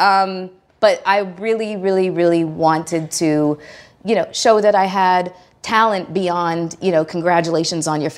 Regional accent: Toronto, Ontario, Canada; now in United States; I'm originally from Toronto, Ontario, Canada.

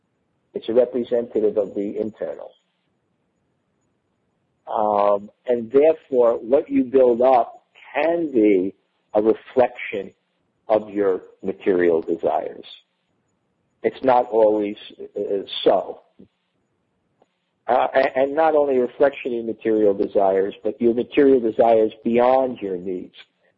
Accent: India; here I was from India and things like that.

